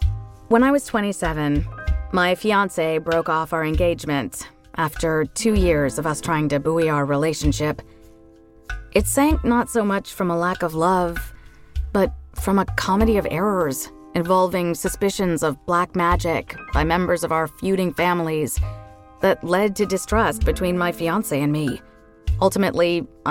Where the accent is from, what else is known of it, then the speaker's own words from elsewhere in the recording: New Jersey, United States; Being Indian, by way of New Jersey, I often railed against this determinism.